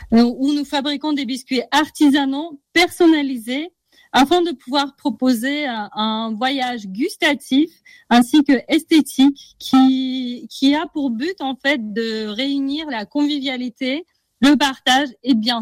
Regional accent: Russia; Il faut savoir que moi, je viens de Russie.

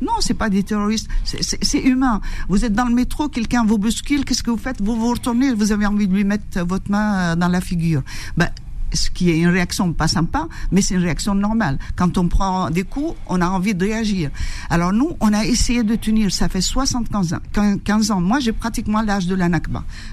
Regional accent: Beit Sahour, West Bank, Palestine; also born or lived in Jericho; moi je suis de Beth Sahour, à côté de Bethléem, mais ma ville de vie, c'est Jéricho.

